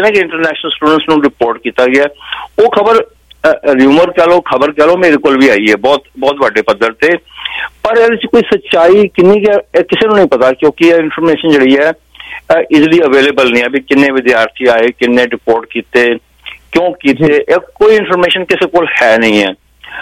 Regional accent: Jalandhar, Punjab, India; ਤੁਸੀਂ ਅੰਮ੍ਰਿਤਸਰ ਤੋਂ ਮੈਂ ਜਲੰਧਰ ਤੋਂ ਹਾਂ

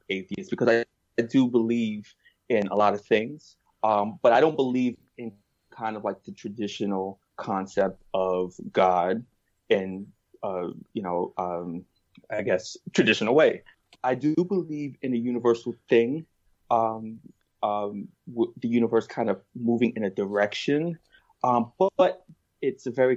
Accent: New York, United States; So I grew up in that with my mom, who they, you know, and I came from Gun Hill Projects.

